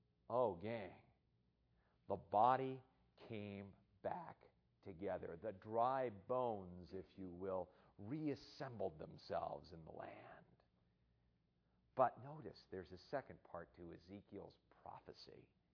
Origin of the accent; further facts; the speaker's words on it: Arizona, United States; I'm not a Swede, you see. I'm an American. I'm more an Arizonan than I am a Swede anymore.